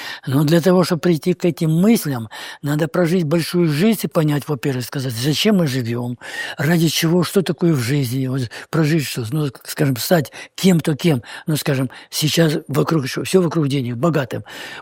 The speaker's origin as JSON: {"language": "Russian", "town": "Dyadkovskaya", "region": "Krasnodar Krai", "country": "Russia", "tie": "born or raised there", "said": "Я родился и вырос в многодетной семье. На Кубани, станица Дядьковская, Кореновского района. Я черноморский казак."}